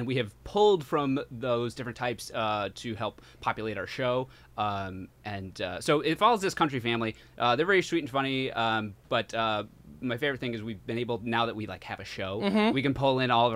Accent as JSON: {"language": "English", "region": "Michigan", "country": "United States", "tie": "born or raised there", "lives_now": "Los Angeles, United States", "said": "We grew up in Michigan in the countryside, farm country, dirt roads, cornfields, that sort of thing."}